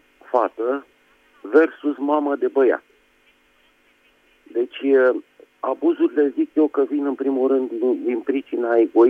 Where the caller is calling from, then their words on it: Bucharest, Romania; din București.